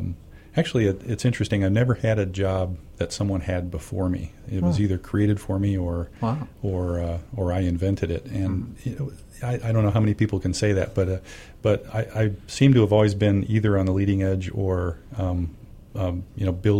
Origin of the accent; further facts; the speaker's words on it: New York, United States; also born or lived in North Carolina / Wisconsin; Well, I'm originally from upstate New York, farm country in the Finger Lakes area. My dad was a student for a long time, so we traveled around a lot. So I've lived in North Carolina, Wisconsin